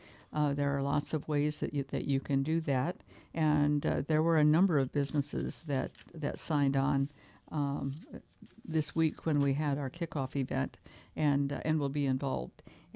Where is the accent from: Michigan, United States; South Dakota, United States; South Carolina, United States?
South Dakota, United States; Fort Pierre; I grew up in Fort Pierre, and I had never heard his name